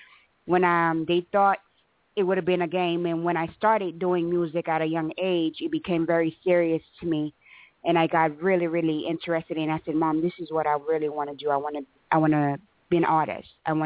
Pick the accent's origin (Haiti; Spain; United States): Haiti; I'm from Haiti.